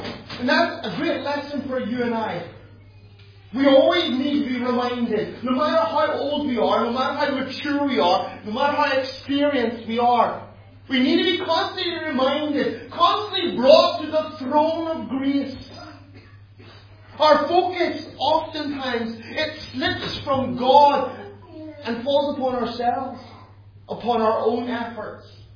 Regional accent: Ireland; because I'm an Irish man, and people always think I'm a bit wild.

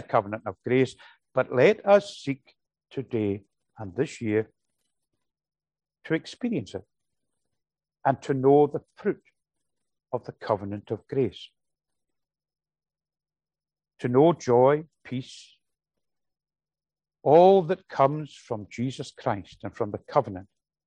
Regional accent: Glasgow, Scotland, United Kingdom; I think back when I was young, I was brought up in the Free Church, and the congregation that I was in Glasgow, the balcony upstairs

